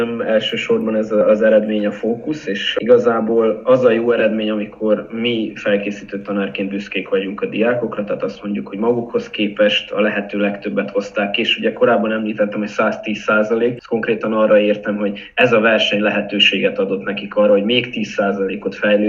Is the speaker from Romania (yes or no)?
yes; Cluj-Napoca, Cluj County, Romania; innen különösen jó volt kolozsváriként részt venni